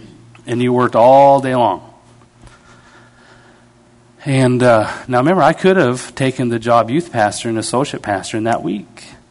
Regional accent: Canada; now in United States; I can't stay past graduation because I'm Canadian. You know, I have to go home.

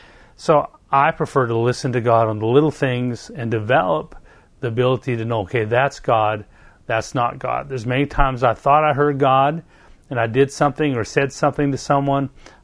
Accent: Canada; now in United States; I couldn't get a job being Canadian in the United States. I couldn't work.

